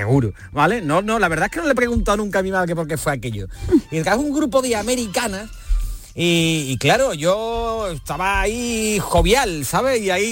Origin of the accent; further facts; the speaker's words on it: Seville, Andalusia, Spain; si soy de Sevilla este